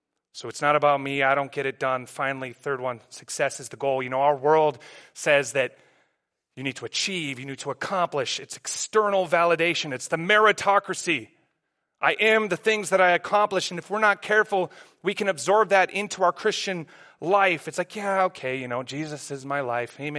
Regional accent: New Zealand; now in United States; There was a time when I came from New Zealand to the U.S., and I went from this really established identity and thriving social life to here in the U.S., and I had to start all over again.

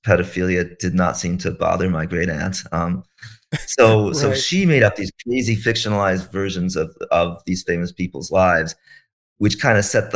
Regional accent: Charlottesville, Virginia, United States; moved away as an adult; now in Brooklyn, United States; Well, I grew up in Charlottesville in Central Virginia, but I moved to New York when I was pretty young, early 20s, and I've lived in Brooklyn pretty much ever since.

